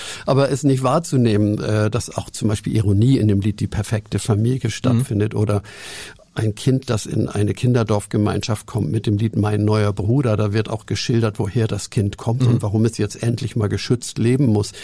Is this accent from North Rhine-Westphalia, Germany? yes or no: no; Hamburg, Germany; ich bin ja auch ein Hamburger.